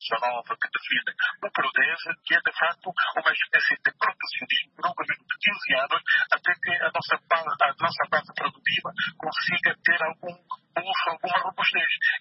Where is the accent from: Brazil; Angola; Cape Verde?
Angola